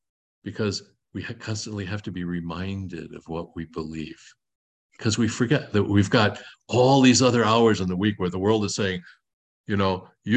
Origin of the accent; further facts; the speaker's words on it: United States; I'm an American, you know, this is sort of been given to fed to us from the time we were born